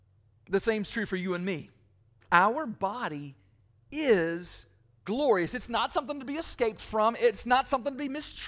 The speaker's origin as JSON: {"language": "English", "town": "Bowling Green", "region": "Kentucky", "country": "United States", "tie": "born or raised there", "said": "as I was growing up in Bowling Green, Kentucky."}